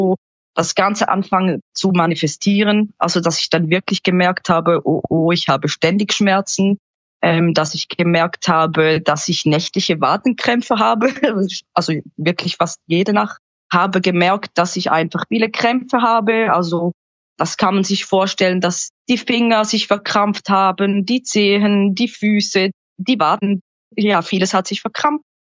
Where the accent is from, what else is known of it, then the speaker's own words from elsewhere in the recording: Switzerland; Ich komme aus der Schweiz, bin 40 Jahre alt